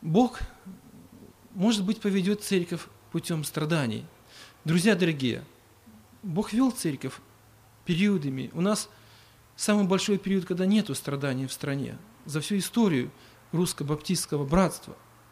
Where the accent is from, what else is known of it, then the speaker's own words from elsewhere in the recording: Babruysk, Mogilev Region, Belarus; Я из Бобруйска.